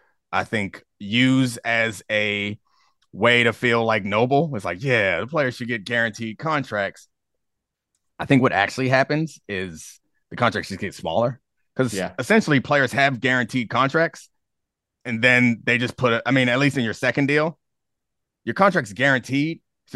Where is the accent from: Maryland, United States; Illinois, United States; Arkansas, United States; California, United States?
Maryland, United States; Baltimore; now in Washington, United States; I'm from Baltimore and I live in DC now